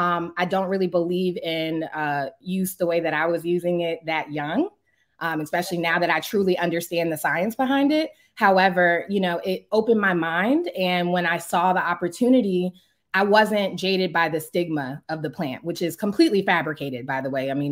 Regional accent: Maryland, United States; So I'm born and raised in Prince George's County, Maryland. For those of you that don't know, there are a lot of affluent Black people here.

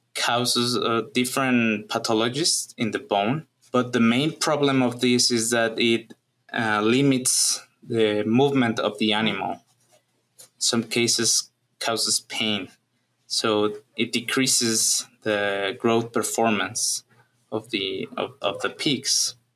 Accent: Mexico; English is a second language; now in United States; I'm from Mexico, where I studied my undergraduate bachelor on veterinary medicine

